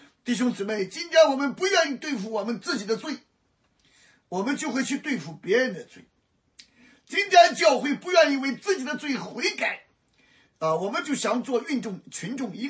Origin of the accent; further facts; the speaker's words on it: China; 你这说，哎呀，他们不代表我们中国人，你怎么能不代表？他们代表中国人的怯懦啊